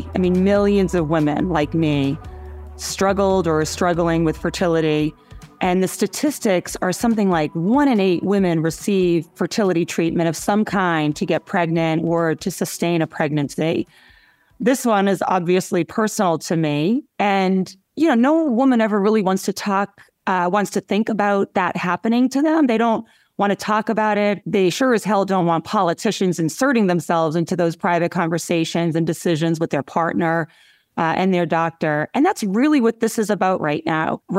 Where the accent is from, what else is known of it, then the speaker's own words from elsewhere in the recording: Lowell, Massachusetts, United States; I grew up in Lowell, and working class family. My grandparents came here from Brazil and Portugal. My dad was a union iron worker.